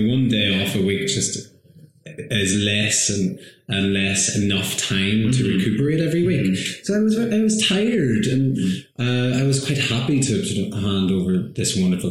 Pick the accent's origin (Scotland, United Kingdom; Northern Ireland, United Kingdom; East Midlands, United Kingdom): Northern Ireland, United Kingdom; I grew up in County Tyrone, just next to it.